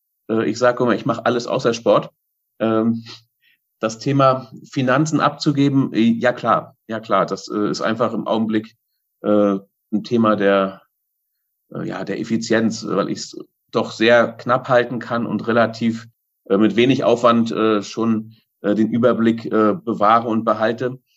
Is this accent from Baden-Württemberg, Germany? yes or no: no; Schwerin, Mecklenburg-Vorpommern, Germany; born there; Ich bin gebürtig in Schwerin und lebe auch in Schwerin.